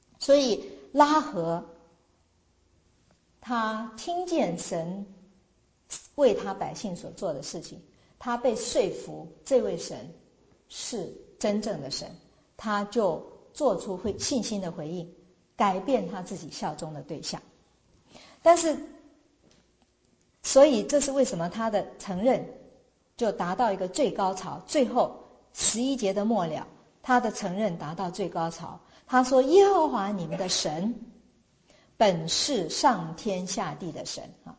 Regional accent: China; 所以我们中国人也有这种概念

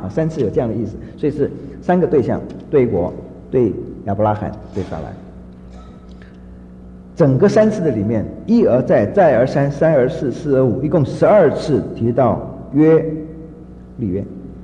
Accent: Fujian, China; 我们闽南人叫父亲就叫阿爸

